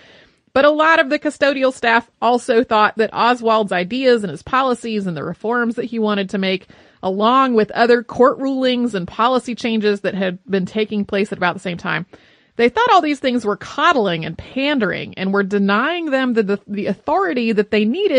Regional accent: Marion, Massachusetts, United States; now in Newport, United States; I grew up in Marion, Massachusetts, which is the town the captain of the Mary Celeste, Benjamin Briggs, was also from.

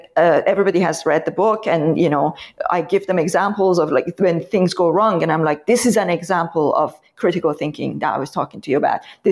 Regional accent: Iran; Don't forget, I come from Iran, right? Dictatorship. No, I'm joking.

